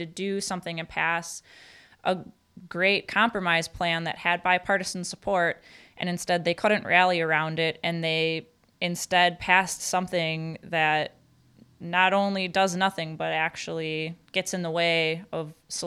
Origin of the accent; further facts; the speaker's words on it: Marinette, Wisconsin, United States; Yes, I am from Marinette. I get to talk about this professionally and personally.